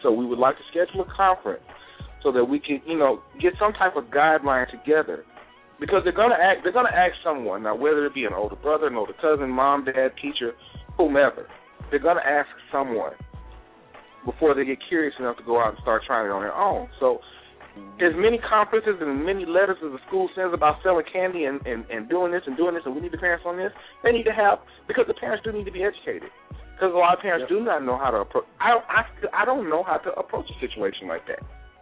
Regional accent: Mississippi, United States; I grew up in Mississippi, as much as people try to talk about Mississippi, I'm just saying.

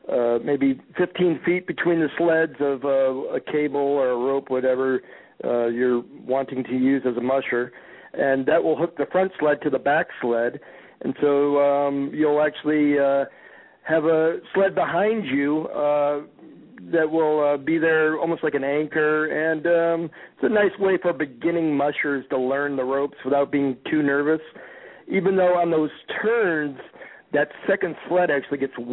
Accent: Evanston, United States; Bruce Hagstrom's my buddy from my hometown of Evanston.

